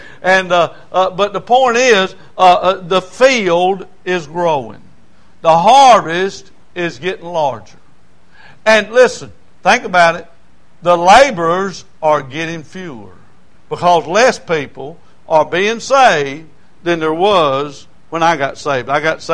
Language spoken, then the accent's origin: English; the South, United States; And but I grew up in the South. I don't mind hot weather.